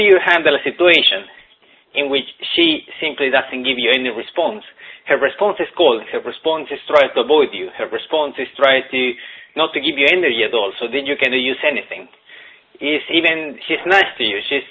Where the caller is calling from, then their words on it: Sweden; I'm calling from Sweden. It's 2 o'clock a.m. here